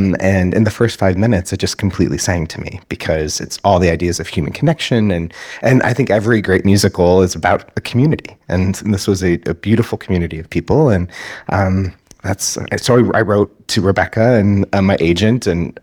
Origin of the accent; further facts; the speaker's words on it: Columbus, Ohio, United States; I'm from Ohio. And I read the synopsis, and it says, in Columbus, I'm from Columbus.